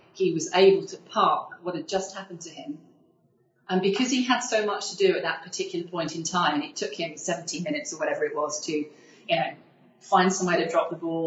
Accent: Leicester, East Midlands, United Kingdom; moved away as an adult; now in London, United Kingdom; you know, I moved down to London when I was 18 from Leicester, and have ended up staying here.

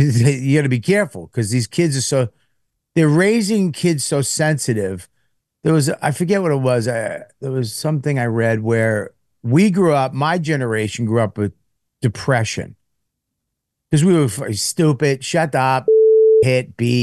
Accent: Boston, Massachusetts, United States; That's me. I'm from Boston.

